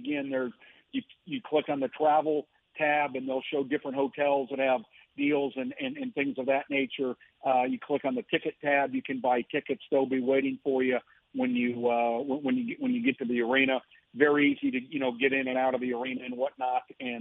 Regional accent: California, United States; I grew up with Jamie Dixon. We're both from the San Fernando Valley

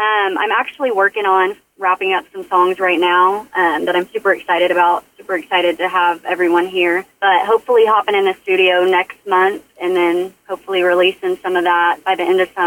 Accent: Weatherford, Oklahoma, United States; I'm actually from Weatherford, Oklahoma. So not too far from you guys. I grew up rodeoing. I grew up in the, you know, country lifestyle.

